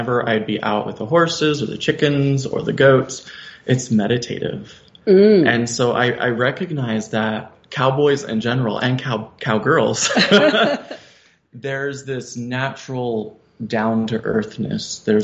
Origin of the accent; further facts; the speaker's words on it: Queen Creek, Arizona, United States; I grew up in Queen Creek, Arizona, which right now, you know, years later, it's part of the Phoenix Metro, the whole Phoenix Valley. But back then it was just all farmland.